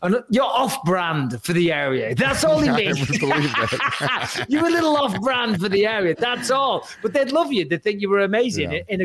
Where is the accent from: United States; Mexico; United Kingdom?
United Kingdom; Clitheroe, North West England; Because it's you know, these small towns where I'm from Clitheroe. Like, I say Manchester, but I'm not from Manchester. But that's like the nearest city.